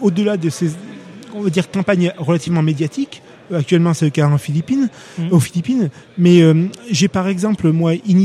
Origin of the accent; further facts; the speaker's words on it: Toulouse, Occitanie, France; Je vais prendre l'exemple de Toulouse que je connais un peu mieux puisque je suis toulousain.